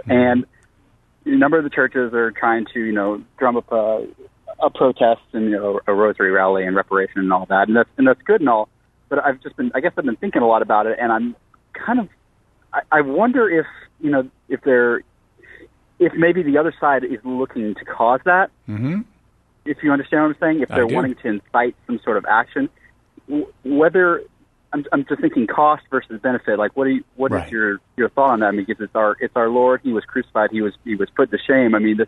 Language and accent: English; Tomball, Texas, United States; Actually, I'm from Tomball, Texas. Humble's like across the way. Well, not about 45 minutes away.